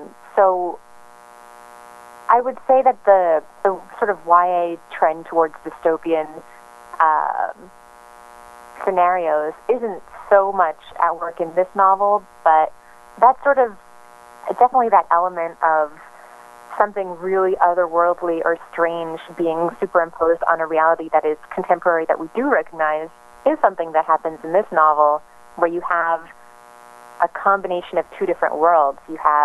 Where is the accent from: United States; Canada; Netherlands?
Canada; Montreal, Quebec; So Mile End is a really quirky, almost magical neighborhood in Montreal, my hometown.